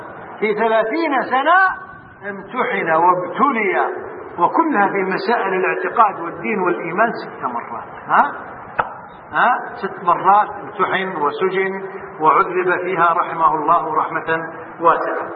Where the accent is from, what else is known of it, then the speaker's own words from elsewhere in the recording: Kuwait; حتى عندنا في الكويت